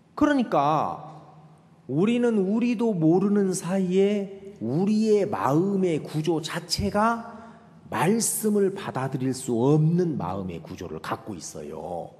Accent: Jeolla, South Korea; 저도 전라도지만 그건 익숙

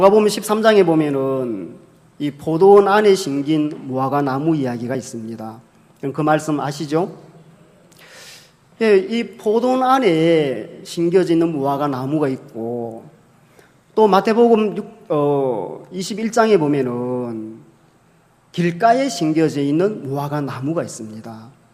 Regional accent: Jeju, South Korea; 예, 저는 제주도에서 왔습니다. 제주도도 해외인데 예, 아닙니까? 예, 비행기 타고 왔거든요.

